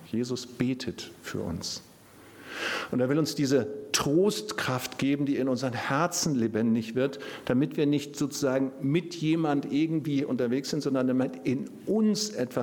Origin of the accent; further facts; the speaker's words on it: North Sea coast, Germany; Ich komme selber von der Küste, ich bin an der Nordsee aufgewachsen